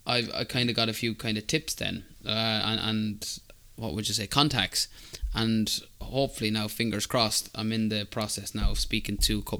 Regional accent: Ireland; as Irish people

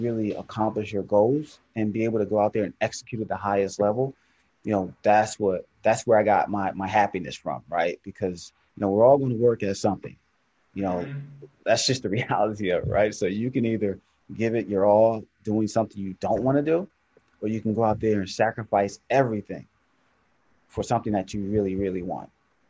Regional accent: Philadelphia, Pennsylvania, United States; because for me growing up in North Philadelphia, I didn't have that.

